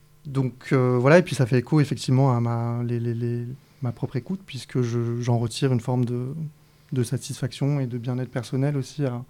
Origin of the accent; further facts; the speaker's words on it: Montpellier, Occitanie, France; now in Marseille, France; j'ai 32 ans. Je me suis installé à Marseille il y a à peu près un an. Je suis originaire de Montpellier.